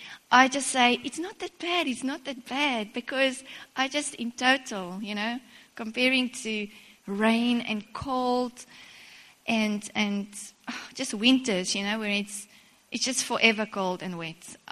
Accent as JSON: {"language": "English", "town": "Cape Town", "region": "Western Cape", "country": "South Africa", "tie": "born or raised there", "lives_now": "East London, South Africa", "said": "when we lived in Cape Town, we moved from Cape Town about 5 years ago to East London. And I was, for my whole life, I was used to a winter rainfall season"}